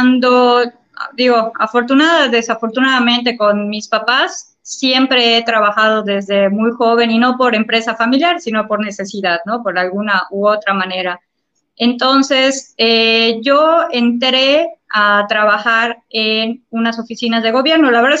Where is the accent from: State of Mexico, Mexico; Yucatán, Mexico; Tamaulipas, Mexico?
Yucatán, Mexico; yo yucateca de corazón, estoy muy agradecida por la vida de haber nacido en este país, en esta ciudad, en este municipio tan hermoso, a pesar de que nos castiguen con el calor terrible que tenemos.